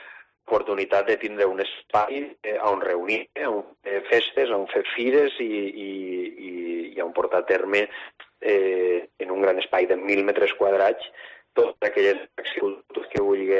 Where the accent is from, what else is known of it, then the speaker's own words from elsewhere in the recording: Cabanes, Valencian Community, Spain; construir la meva vida, tant familiar com professional, així al meu poble, a Cabanes.